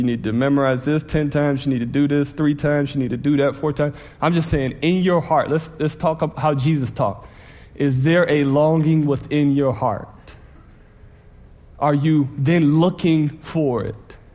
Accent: Detroit, Michigan, United States; now in Texas, United States; and I say we because I'm part of the Texas culture, even though I'm from Detroit.

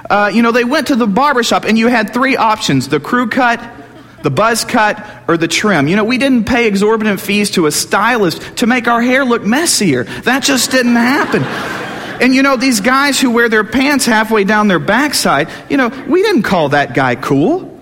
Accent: Crawford, Texas, United States; I grew up in Crawford, Texas, which was a very small town. There were actually more farm animals than people in Crawford, Texas.

